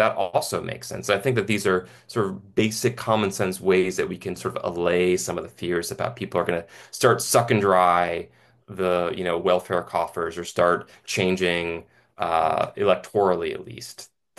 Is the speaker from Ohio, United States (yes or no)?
yes; Ohio, United States; also born or lived in New York; I grew up mostly in Ohio. I was born in New York. I grew up in Ohio. I've lived in six different states.